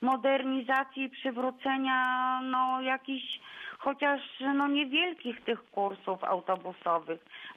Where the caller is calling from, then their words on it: Wschowa, Lubusz Voivodeship, Poland; Mianowicie dzwonię ze Wschowy.